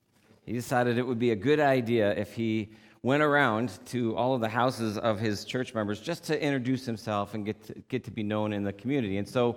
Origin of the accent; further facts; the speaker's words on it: New York, United States; So I'm from Western New York, which is really near Buffalo, very wintry and cold